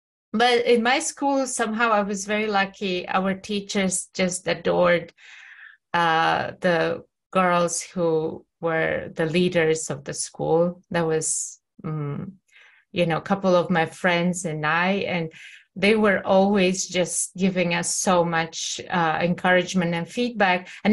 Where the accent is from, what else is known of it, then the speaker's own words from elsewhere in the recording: Kazakhstan; I wanted just to share a little bit more about my growing up in Kazakhstan